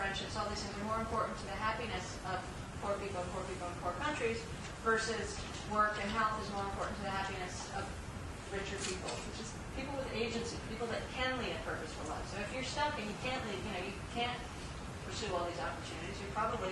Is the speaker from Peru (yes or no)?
yes; Peru; And I'm from Peru, so I guess that's me.